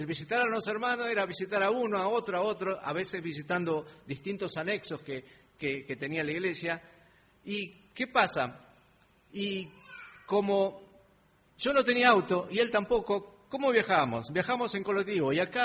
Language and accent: Spanish; Tucumán, Argentina; En mis vacaciones visitaba mi provincia de Tucumán, de donde soy oriundo, y visitaba a mi familia.